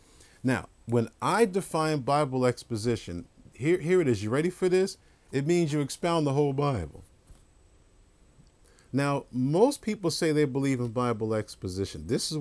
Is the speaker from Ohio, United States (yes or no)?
no; New York, United States; I always talk about those grapevines growing up in New York.